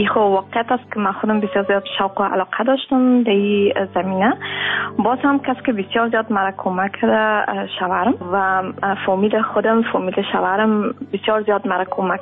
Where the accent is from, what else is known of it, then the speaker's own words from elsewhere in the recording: Kabul, Afghanistan; now in Netherlands; ما داخل سال 97 افغانستان را ترک کردیم، از کابل در پاکستان، از پاکستان ما آمدیم در آلند.